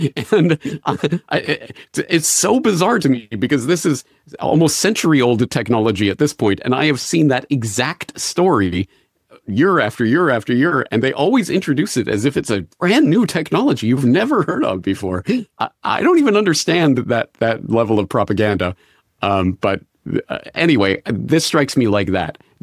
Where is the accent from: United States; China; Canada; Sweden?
Canada; I'm Canadian